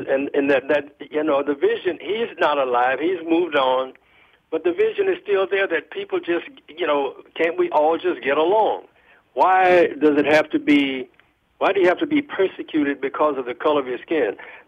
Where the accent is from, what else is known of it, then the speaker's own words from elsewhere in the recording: South Carolina, United States; But that's how growing up in South Carolina was, because we didn't come into contact.